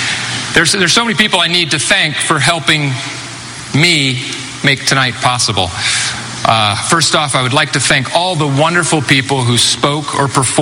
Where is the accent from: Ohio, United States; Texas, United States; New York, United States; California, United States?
California, United States; Irvine; You have to understand, as a kid growing up in Irvine, California, where I would sit in my room and listen to records of Steve Martin and the original Saturday Night Live cast